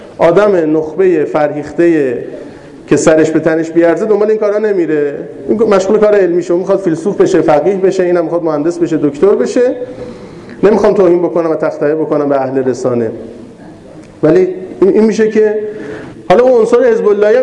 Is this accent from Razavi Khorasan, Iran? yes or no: yes; Mashhad, Razavi Khorasan, Iran; گفتم ما مشهدیم، اومدیم اینجا،